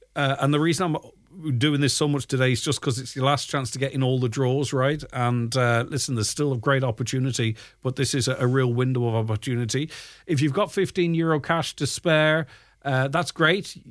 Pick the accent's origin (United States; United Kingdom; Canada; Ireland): Ireland; it's time our political parties help keep our country as Irish for the Irish people. I'm sick of others telling us what to do in our wee island.